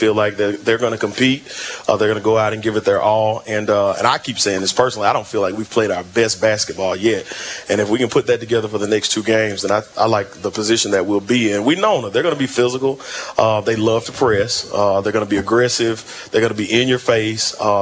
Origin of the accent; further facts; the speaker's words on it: Alabama, United States; For me personally, I'm from Shelby County, so I'm not from Sylacauga, but I'd heard about Coach Jones a lot before I moved here.